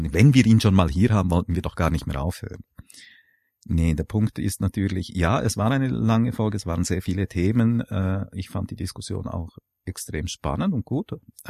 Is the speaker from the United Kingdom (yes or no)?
no; Switzerland; Und wir sind ja als Schweizer sind wir demokratisch